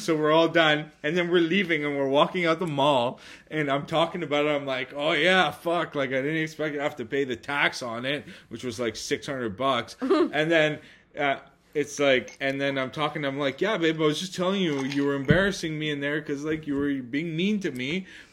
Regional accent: Quebec, Canada; I'm from Quebec, after

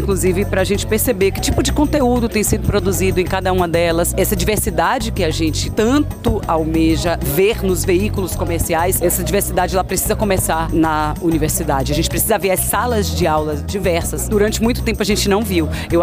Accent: Salobrinho, Bahia, Brazil; cria do Salobrinho. Foi lá que eu nasci mesmo, porque eu nasci dentro de casa, no Salobrinho ali.

